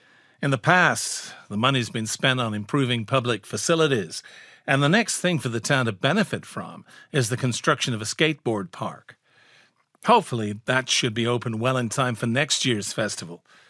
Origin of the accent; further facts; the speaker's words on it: Wisconsin, United States; all about a food festival that's really important to us in my hometown, a little shoot in Wisconsin.